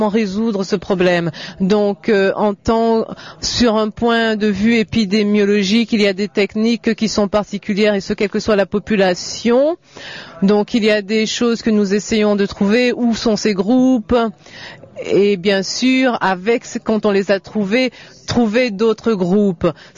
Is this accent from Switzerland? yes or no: no; South Africa; French is a second language; Je viens d'Afrique du Sud et je travaille sur la frontière avec les groupes mobiles.